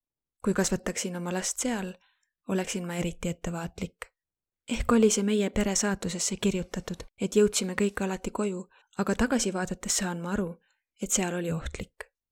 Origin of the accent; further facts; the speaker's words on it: Lagos, Nigeria; Estonian is a second language; now in Estonia; Ma tulen Nigeeria kaguosast, kuigi sündisin ja kasvasin edeles, kosmopoliitses Lagose linnas.